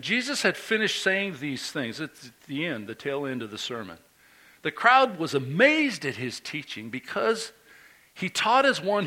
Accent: United States; I'm American. I should know this thing, you know?

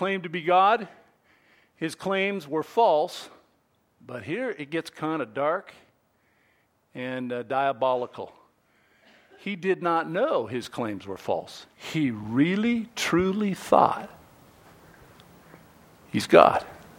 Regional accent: Torrance, California, United States; also born or lived in Oregon; I was born in Torrance, you know. Lived in California most of my life, in Oregon.

